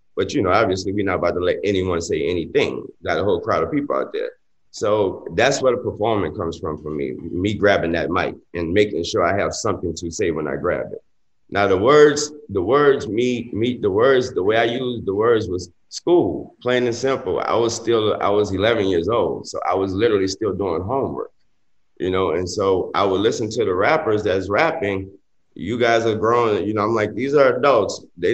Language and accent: English; New Orleans, Louisiana, United States; I grew up in New Orleans.